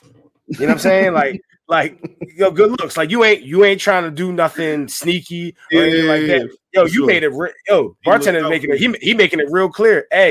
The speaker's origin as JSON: {"language": "English", "town": "Philadelphia", "region": "Pennsylvania", "country": "United States", "said": "But being that I'm from Philly, you know, I definitely got to hear, you know, some … or whatever."}